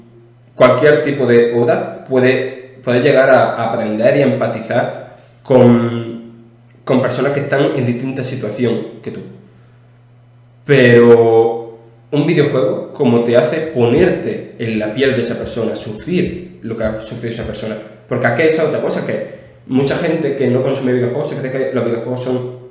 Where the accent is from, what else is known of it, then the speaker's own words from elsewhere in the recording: Pego, Valencian Community, Spain; hubiera sido un chaval viviendo aquí en Pego hubiera existido un programa de vídeos jugado en la radio de mi pueblo, porque realmente, o sea, desde un pueblo, ¿vale?